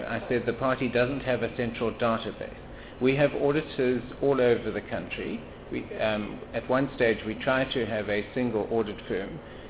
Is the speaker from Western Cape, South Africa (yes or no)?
no; Ladysmith, KwaZulu-Natal, South Africa; ask the Democratic Alliance for bank statements for any bank accounts held in Ladysmith, which is my hometown.